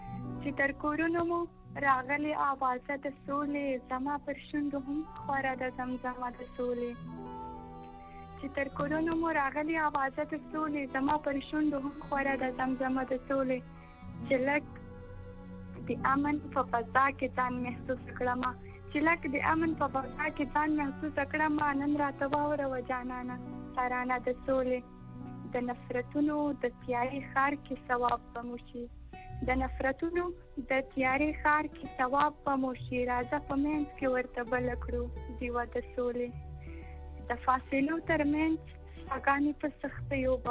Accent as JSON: {"language": "Pashto", "region": "Maidan Wardak", "country": "Afghanistan", "lives_now": "Kabul, Afghanistan", "said": "زه خپل د میدان ورته کولایت اوسیدم کوم، اوس مهال په کابل کې ژوند کوم"}